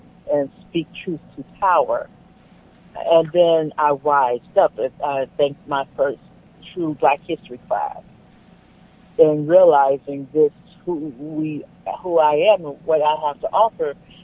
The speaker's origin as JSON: {"language": "English", "town": "Los Angeles", "region": "California", "country": "United States", "tie": "born or raised there", "said": "I grew up in South Central, assuming that I'm in a gay or was in a gay, or just being black, and that yes, I'm a single mom"}